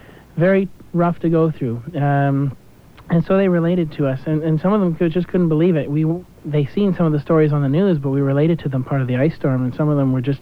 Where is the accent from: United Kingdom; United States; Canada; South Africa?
Canada; they could clearly see we're from Canada